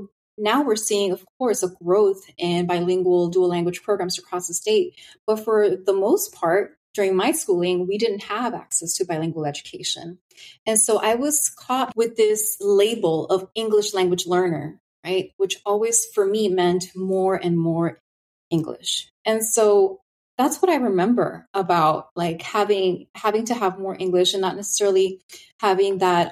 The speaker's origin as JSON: {"language": "English", "region": "California", "country": "United States", "tie": "born or raised there", "said": "growing up in California"}